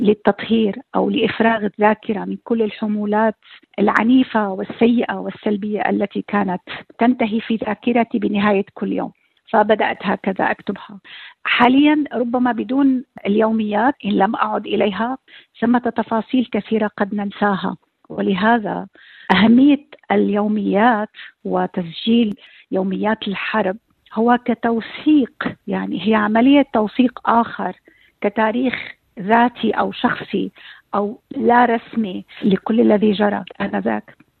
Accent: Damascus, Damascus Governorate, Syria; moved away; هي الحلم الجميل الذي عشته منذ الطفولة، أنا عشت طفولتي في دمشق

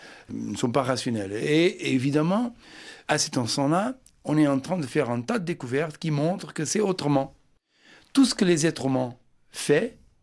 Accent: Mozambique; born there; French is a second language; Je suis né en effet au Mozambique, je suis un pied noir portugais.

